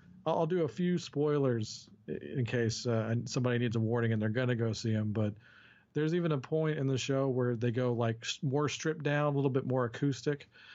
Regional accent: Texas, United States; I'm from the Dallas-Fort Worth area in Texas.

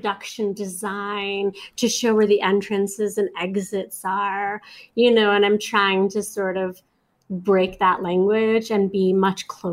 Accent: New York, United States; I grew up in New York, so I saw a lot of independent film, and I had access to a lot of independent film.

